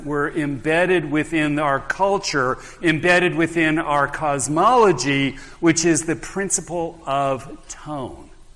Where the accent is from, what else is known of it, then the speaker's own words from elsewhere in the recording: Canada; I'm a Canadian, so I snuck my way down here, I think.